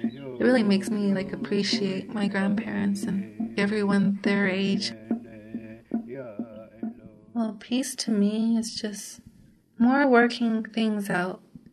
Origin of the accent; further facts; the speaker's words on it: Cochise Pueblo, New Mexico, United States; I'm from Cochise Pueblo, New Mexico.